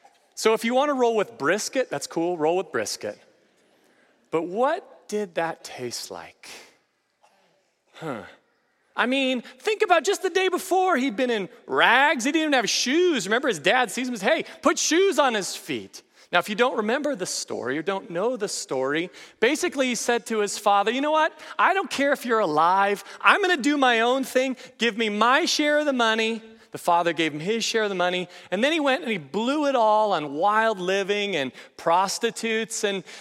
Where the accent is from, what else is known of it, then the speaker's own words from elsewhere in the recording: Nebraska, United States; So I grew up in Nebraska, and I love steak.